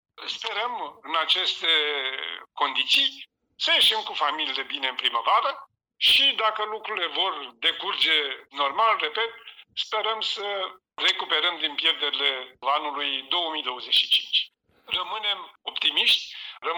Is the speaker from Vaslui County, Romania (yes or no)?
yes; Pârvești, Vaslui County, Romania; din punct de vedere al băștinașului, eu sunt din Pârvești